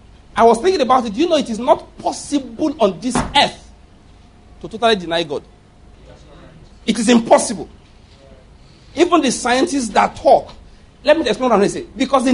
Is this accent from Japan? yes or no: no; Nigeria; I'm a Nigerian, so I don't have problem in that area.